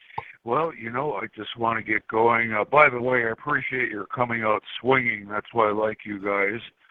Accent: Madison, Wisconsin, United States; My big complaint right now is I'm from Madison, Wisconsin. I grew up in your neighborhood, actually a couple times. And I have local pride and love for the people around here and people of Wisconsin.

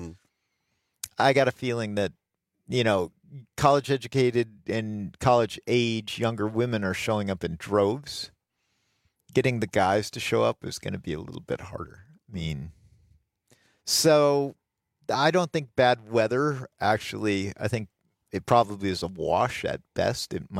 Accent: River Falls, Wisconsin, United States; some of whom are going around places like my hometown of River Falls and Hudson

